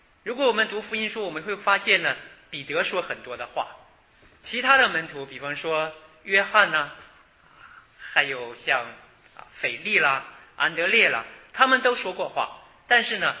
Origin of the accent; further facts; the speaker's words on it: Harbin, Heilongjiang, China; moved away as an adult; also born or lived in Changchun / Suzhou; now in United States; 虽然我是从大陆来的，但是大家基本上看不出我是东北人。我是这个从小在哈尔滨长大，后来呢到长春念书，长春念书了之后留在学校工作了两年，后来因为结婚了，所以呢又调动工作到苏州，在苏州工作两年之后到美国